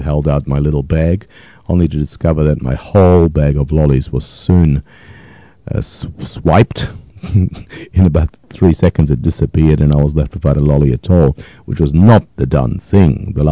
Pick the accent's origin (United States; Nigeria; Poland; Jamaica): Poland; first language Yiddish; English is a second language; now in Melbourne, Australia; Yes, my first language was Yiddish, mother tongue, if you like, Mamaloshin. And then I gradually learned Polish as well, which tended to dominate once I started going to school, of course. But I kept up both.